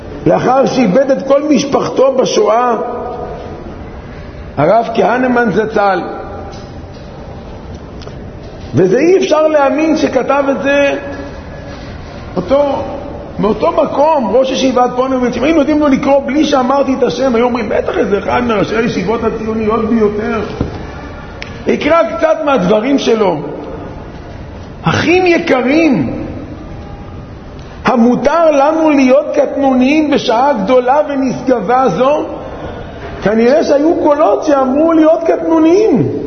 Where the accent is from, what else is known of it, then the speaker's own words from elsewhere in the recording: Netanya, Central District, Israel; נתכנסו בני העיר נתניה, שם גדלתי